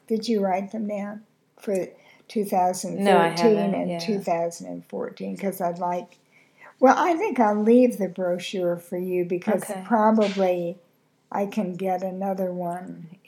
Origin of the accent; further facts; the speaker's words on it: Kentucky, United States; As your listeners may know, that I'm from Kentucky